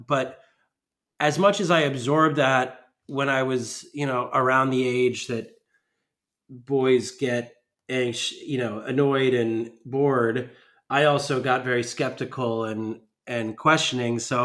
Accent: New Jersey, United States; also born or lived in New York; I was born in New York, and my father started a temple in our basement when we lived in New Jersey when I was probably like 5 years old.

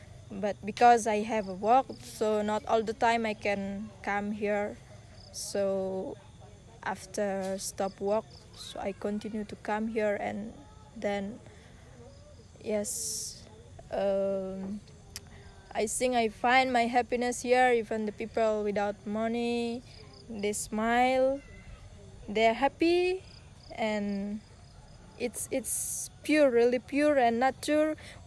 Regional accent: Bali, Indonesia; I am originally Balinese. I'm from Bali

